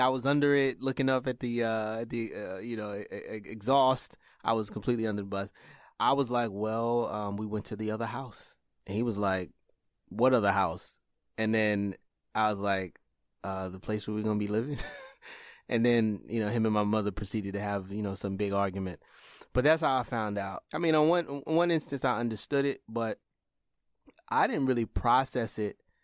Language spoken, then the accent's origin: English; Brooklyn, New York, United States; I grew up in Brownsville.